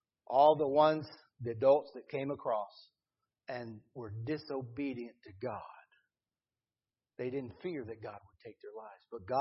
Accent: United States; You know, I grew up on the Dan River. I know about leaping in with 2 feet. I did it my whole life.

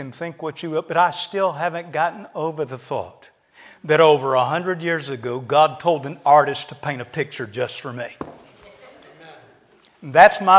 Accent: North, South Carolina, United States; And I told them, I'm from South Carolina, but I'm from a little town in South Carolina named North.

